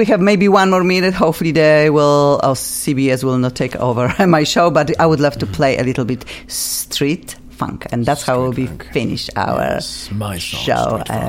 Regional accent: Poland; I am from Poland.

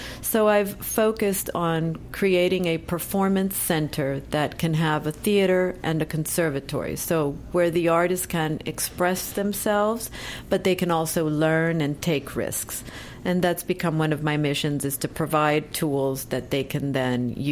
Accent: Honduras; I'm originally from Honduras.

